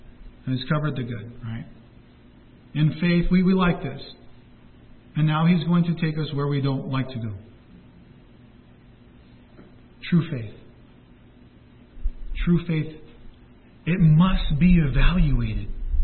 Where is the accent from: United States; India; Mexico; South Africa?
United States; Anaheim, California; You know, when I was young, I'm from Anaheim.